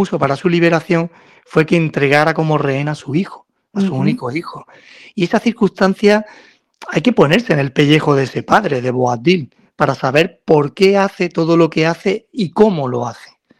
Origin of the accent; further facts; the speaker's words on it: Granada, Andalusia, Spain; Como escritor de novela histórica, nacido y criado en Granada, empapándome de su historia desde pequeño.